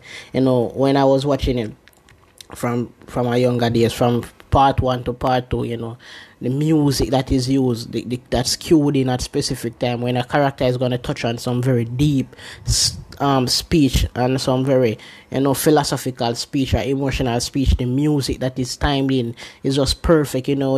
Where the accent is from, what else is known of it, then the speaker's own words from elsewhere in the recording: Jamaica; I'm from Jamaica, you know.